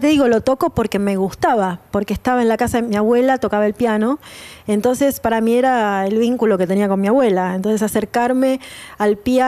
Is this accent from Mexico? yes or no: no; Buenos Aires, Argentina; en el Sanatorio Cruz Palermo, y viví toda mi vida en Palermo, toda mi vida hasta que me fui, ¿no? Pero sí, nací, soy una chica de acá, de Capital.